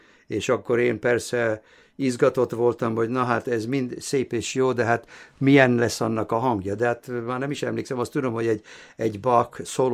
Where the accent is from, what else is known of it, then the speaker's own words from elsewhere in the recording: Hungary; moved away; mind kisgyerek Magyarországon, mikor nevelkedtem és Hegedűt tanultam, akkor sokat hallgattam a pici rádiót